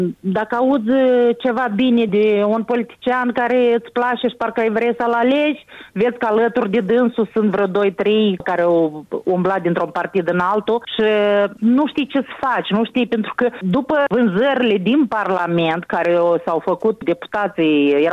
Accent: Moldova; now in Italy; Eu nicăiuri nu sunt înscrisă ca moldoveancă, eu peste tot sunt înscrisă ca româncă.

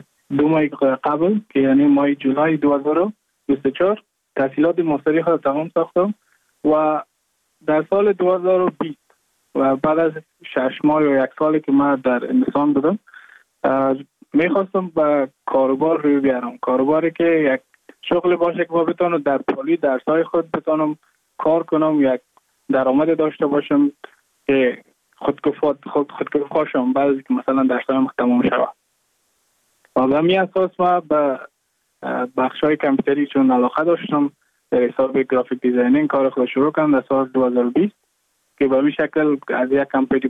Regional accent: Mazar-i-Sharif, Balkh, Afghanistan; moved away as an adult; now in Goa, India

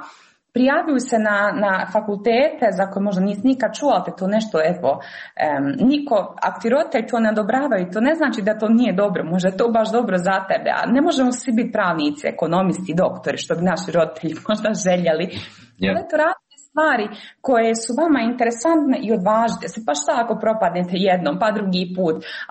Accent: Mostar, Federation of Bosnia and Herzegovina, Bosnia & Herzegovina; U Europskom parlamentu sam se zaposlila kao Bosanka Hercegovka

